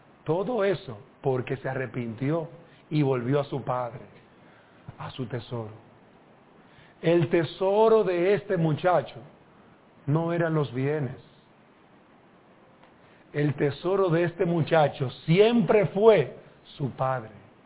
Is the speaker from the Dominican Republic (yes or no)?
yes; Dominican Republic; Soy dominicano y me imagino que habrá un perico ripiado